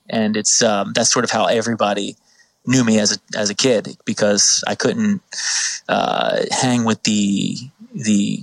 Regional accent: New Jersey, United States; I'm from South Jersey, so

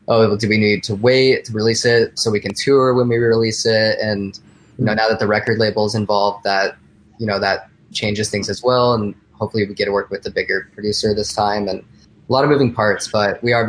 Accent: Denver, Colorado, United States; now in New York, United States; Yeah, Brandon and I grew up together in Denver and moved to New York.

